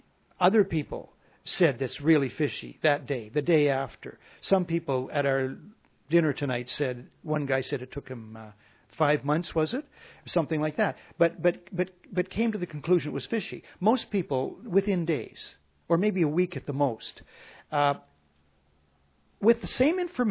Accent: Canada; now in United States; although I'm a Canadian, that's a peculiar thing to think in this country, the United States of America

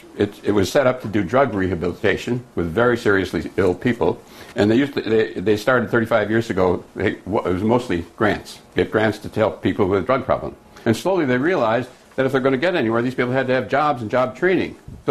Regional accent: Racine, Wisconsin, United States; I'm from Racine, Wisconsin. That's the kind of thing we find in Racine

